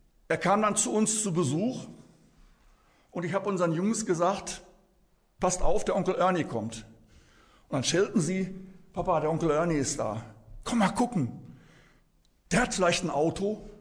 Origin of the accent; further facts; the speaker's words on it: Issum, North Rhine-Westphalia, Germany; wo kommst du her? Aus Issum. Ah, sagt er, am Niederrhein.